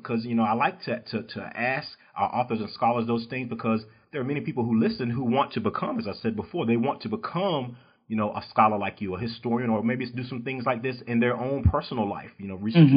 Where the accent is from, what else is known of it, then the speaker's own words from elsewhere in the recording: East Coast, United States; now in Texas, United States; I'm from the East Coast. You're from the West Coast. But we both got to Texas. We're not born in Texas, but we got here as quickly as we could